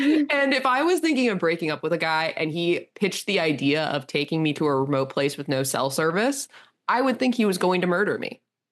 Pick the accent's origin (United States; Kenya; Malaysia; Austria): United States; Texas; I grew up in Texas, so obviously I drove on country back roads to get across the fucking state.